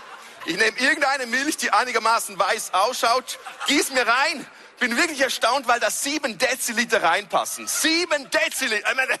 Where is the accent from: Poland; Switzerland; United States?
Switzerland; ich bin Schweizer